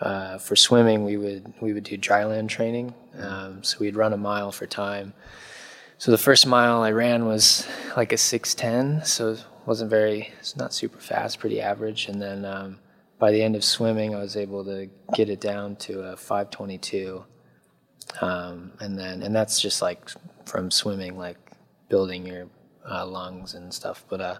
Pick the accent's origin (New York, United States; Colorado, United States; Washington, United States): Washington, United States; Kirkland; I grew up in Kirkland, which is 15 minutes outside of Seattle, so I'm in basically a new area, I'm in northern Seattle.